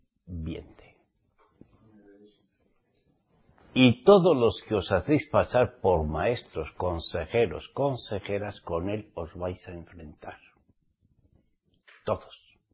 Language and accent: Spanish; Basque Country, Spain; yo no nací en Cataluña, ni conozco el catalán. Cuando mi padre y mi madre me trajeron a este mundo, yo nací y soy vasco. Nací vasco. Pero ahora soy israelita, redimido por la sangre de Yahshua, y soy sefardita. Siempre lo fui.